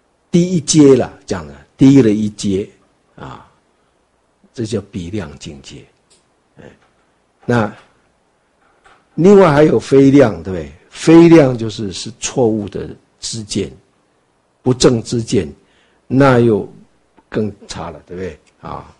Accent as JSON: {"language": "Chinese", "country": "Taiwan", "said": "我们台湾话北部说藤啊，那南部说柑"}